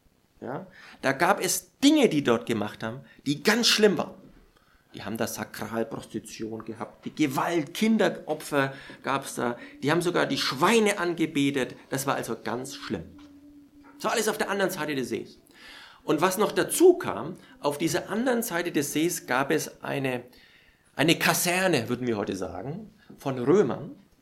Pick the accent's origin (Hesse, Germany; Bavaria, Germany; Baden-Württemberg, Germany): Bavaria, Germany; Nuremberg; ich bin ja hier in Nürnberg aufgewachsen